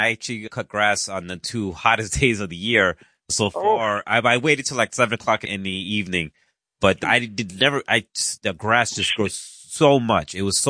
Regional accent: Bronx, New York, United States; But growing up in the Bronx in the late 80s and early 90s, I remember going with my mom to the TV repair shop.

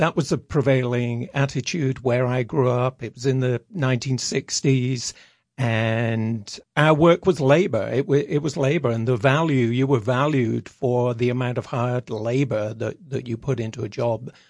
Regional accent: Churchill, South West England, United Kingdom; Churchill is just a small country village, and I grew up on a farm in the village. It was a dairy farm when I was born.

